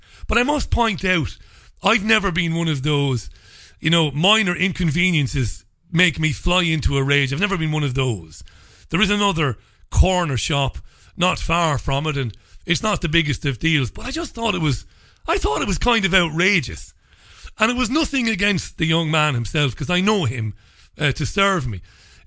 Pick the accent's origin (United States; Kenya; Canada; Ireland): Ireland; And I'd be fairly hypocritical because I'm not English. I'm Irish.